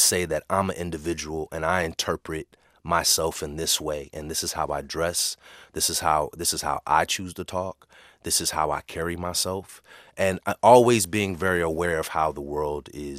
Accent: California, United States; And here it was, I was coming out from California.

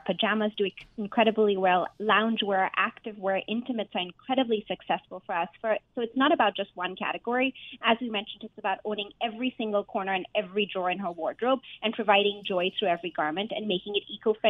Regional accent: India; now in United States; my home country of India

